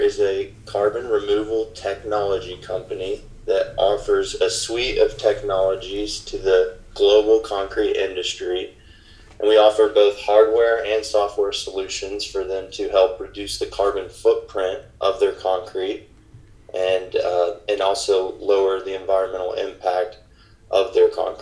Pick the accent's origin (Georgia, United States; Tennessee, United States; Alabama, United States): Tennessee, United States; Knoxville; I grew up in Knoxville, Tennessee, went to Middle Tennessee State University